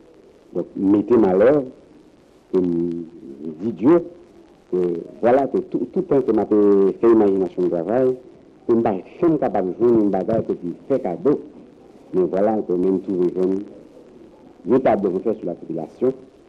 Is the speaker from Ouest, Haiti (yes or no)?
no; Jacmel, Sud-Est, Haiti; born there; Jacques Mel. Oh, c'est mon pays natal.